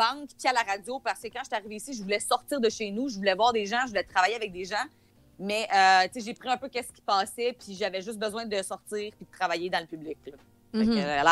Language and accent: French; Saint-Basile, Quebec, Canada; now in Nova Scotia, Canada; Présentement, ben là, avec le fait que mon conjoint est dans l'armée, on est en Nouvelle-Écosse, mais... Moi, je suis originaire de Québec, plus précisément dans le comté de Portneuf. Là, s'il y en a qui connaissent le comté de Portneuf de Saint-Basile, c'est vraiment comme un trou.